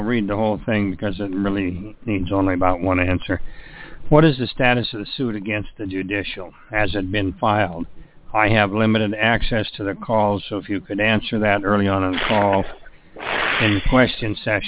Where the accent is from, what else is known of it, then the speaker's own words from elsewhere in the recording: Kansas, United States; I'm from Kansas.